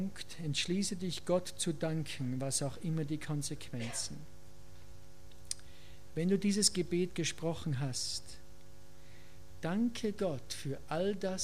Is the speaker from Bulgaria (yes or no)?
no; Austria; Und es war extrem schwer, denn ich liebe meine Heimat, die Berge.